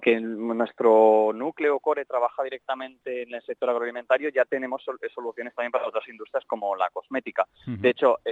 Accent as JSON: {"language": "Spanish", "country": "Spain", "said": "somos los únicos españoles"}